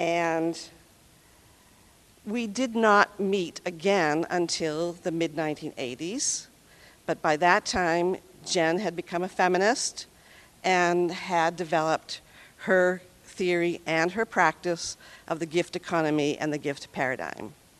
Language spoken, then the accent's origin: English; United States; now in Italy; some of us were Americans. I'm an American, I live in Italy.